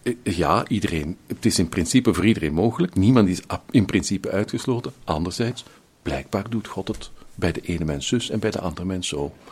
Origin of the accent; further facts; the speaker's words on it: Flanders, Belgium; wij als Vlamingen niet zo fier zijn op wat we hebben